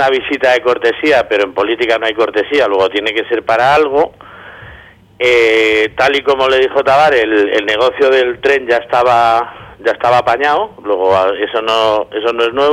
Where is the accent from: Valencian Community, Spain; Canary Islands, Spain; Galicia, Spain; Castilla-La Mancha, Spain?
Galicia, Spain; yo que soy gallego